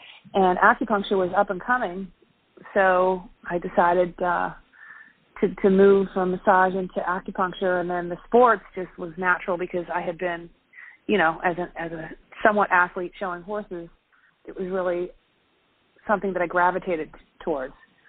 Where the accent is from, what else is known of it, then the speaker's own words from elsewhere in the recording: Maryland, United States; also born or lived in Ohio; Well, I was born in Ohio, but I mainly was raised in Maryland.